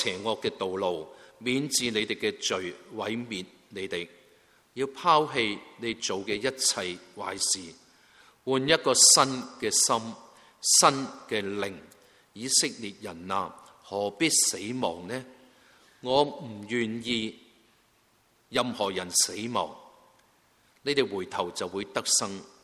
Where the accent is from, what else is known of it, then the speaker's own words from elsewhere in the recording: China; 我中国人文化源远流长的